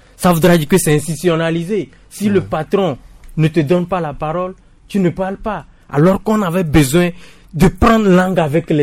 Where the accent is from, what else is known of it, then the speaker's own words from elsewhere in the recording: Togo; j'ai l'impression quand même que chez nous au Togo